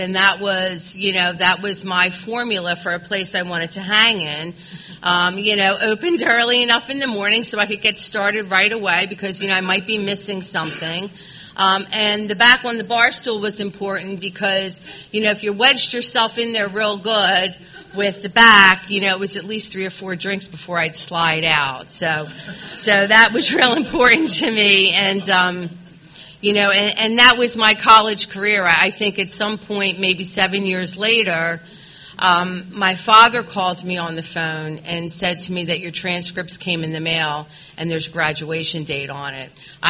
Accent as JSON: {"language": "English", "town": "Philadelphia", "region": "Pennsylvania", "country": "United States", "said": "And I am from Philadelphia, so we do get snow in the winter."}